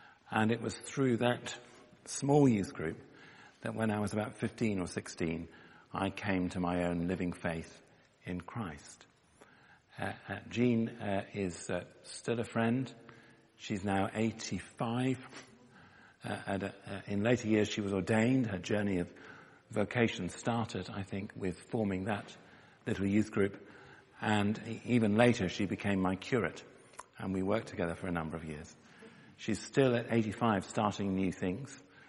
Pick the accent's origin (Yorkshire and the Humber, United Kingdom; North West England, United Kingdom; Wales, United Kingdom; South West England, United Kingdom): Yorkshire and the Humber, United Kingdom; Halifax; first and foremost a Christian and a child of God. I was born in Halifax in West Yorkshire and brought up there. And I am part of the generation in Halifax which was sent rather than taken to church.